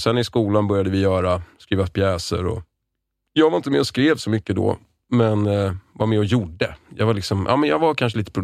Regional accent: Lidingö, Stockholm County, Sweden; Jag är uppvuxen på Lidingö, så jag hade väl lite det sättet och kanske det tonläget i rösten

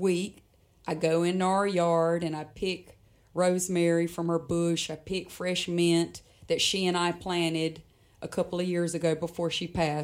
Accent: North Carolina, United States; So I grew up on Helland Drive in a two-story log cabin. And growing up, my father's career, which my parents are, you know, they were still married, but his career, like a lot of men in Robeson County, was to work away from home

